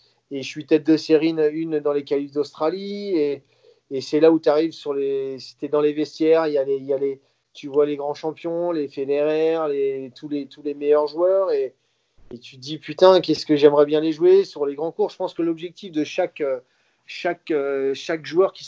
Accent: Saint-Brieuc, Brittany, France; chez moi, à Saint-Brieuc

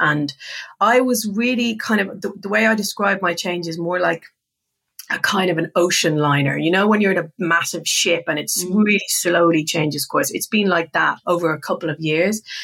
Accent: Ireland; as I, you know, we're both Irish, you know the drill.

